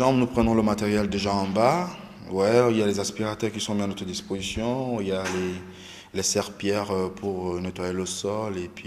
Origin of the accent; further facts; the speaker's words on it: Cameroon; moi je suis camerounais et puis ça fait qu'on ne peut pas dialoguer.